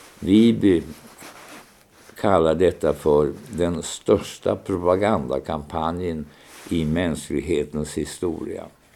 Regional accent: Norrland, Sweden; I min norrländska barndom fanns nästan i varannan familj ett finskt barn. Själv hade jag några år en finsk lillebror från Kemi.

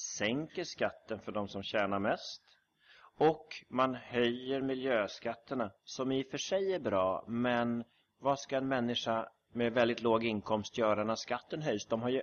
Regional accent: Sweden; born there; man kan säga att jag är född här i Sverige. Jag har bott halva livet utomlands nästan

